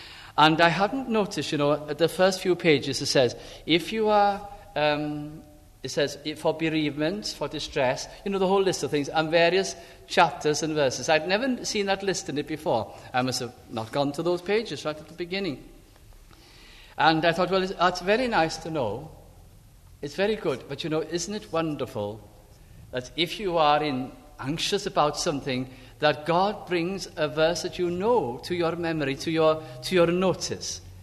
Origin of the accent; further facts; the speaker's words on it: North West England, United Kingdom; But I can remember in the Welsh chapel where I was brought up in South Lancashire, followed the usual Welsh chapel kind of tradition.